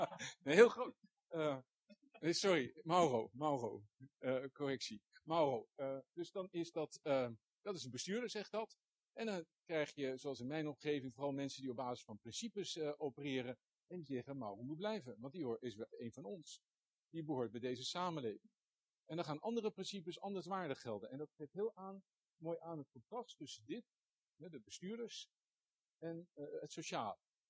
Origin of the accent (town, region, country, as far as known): Groningen, Netherlands